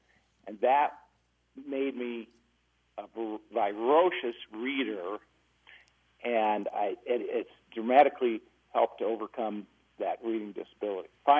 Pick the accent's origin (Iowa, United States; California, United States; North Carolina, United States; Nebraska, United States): Iowa, United States; Des Moines; I'm 57 years old, and I grew up in the Des Moines public school system.